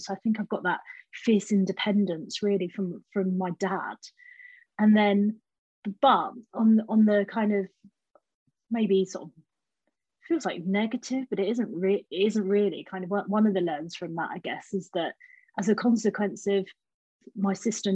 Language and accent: English; Southampton, South East England, United Kingdom; So, yeah, I was born and brought up in Southampton.